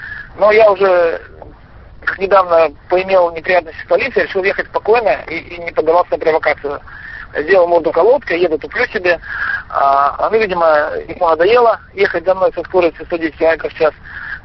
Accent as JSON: {"language": "Russian", "country": "Russia", "said": "«Да, говорю, я из России»."}